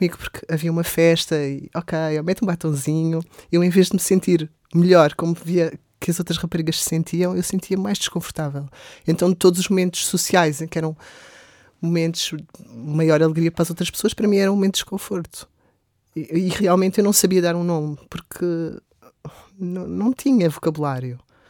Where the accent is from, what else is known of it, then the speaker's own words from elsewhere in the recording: Alentejo, Portugal; porque eu cresci no Alentejo.